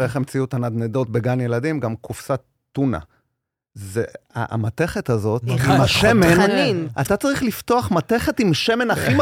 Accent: Jerusalem, Jerusalem District, Israel; יודעת שאני ירושלמי.

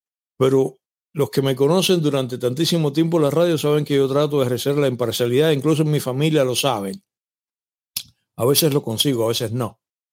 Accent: Cuba; en el caso mío, que soy cubano, las conozco muy bien.

